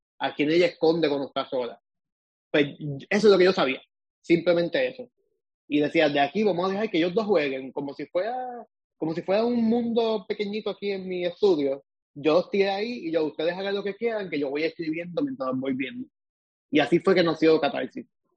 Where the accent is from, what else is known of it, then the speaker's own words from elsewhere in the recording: Naranjito, Puerto Rico; soy natural de Naranjito.